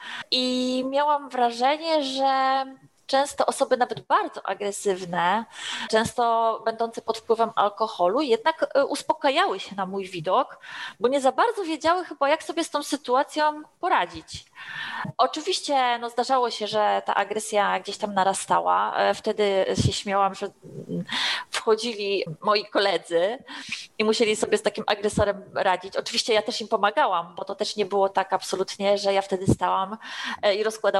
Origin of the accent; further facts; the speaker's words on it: Łódź, Łódź Voivodeship, Poland; patrolowałam ulice mojego miasta Łodzi, bo tutaj pracuję, tutaj zaczynałam pracę, tutaj mieszkam, tu się urodziłam i na razie się nigdzie nie wybieram.